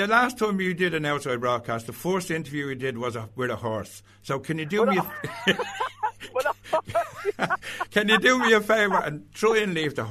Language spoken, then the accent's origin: English; Dublin, Leinster, Ireland; accent: Dublin; But me, my voice, you know, my Dublin accent, it's gone all over the place.